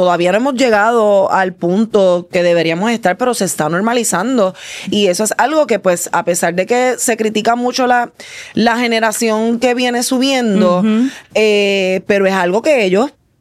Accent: Manatí, Puerto Rico; Yo soy de Manatí.

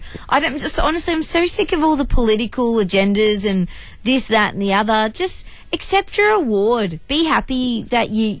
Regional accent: Queensland, Australia; I grew up in Queensland. We had a couple of acres and we had a creek.

